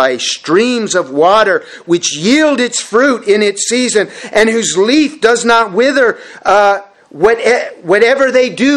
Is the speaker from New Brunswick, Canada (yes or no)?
no; Red Bay, Newfoundland and Labrador, Canada; Now, I grew up in Red Bay, Labrador, and Newfoundland itself is called the Rock